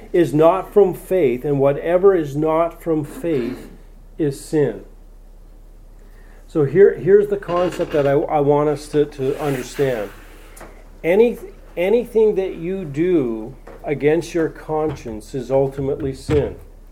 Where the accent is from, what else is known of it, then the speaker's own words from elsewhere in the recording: Three Hills, Alberta, Canada; I grew up in Three Hills, Alberta.